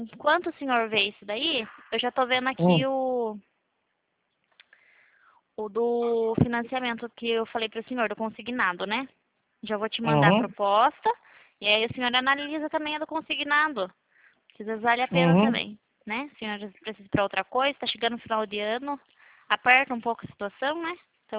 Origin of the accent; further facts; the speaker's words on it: Itapetininga, São Paulo, Brazil; Então, eu sou aqui de Tapetininga também.